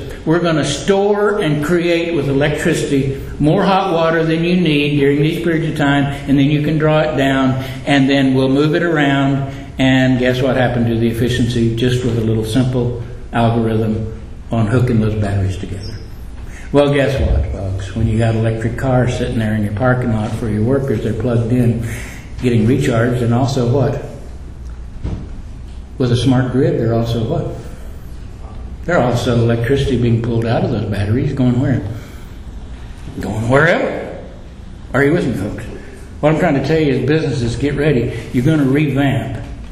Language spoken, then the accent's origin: English; Texas, United States; I grew up in the Panhandle of Texas, if anybody knows, and have driven along I-40.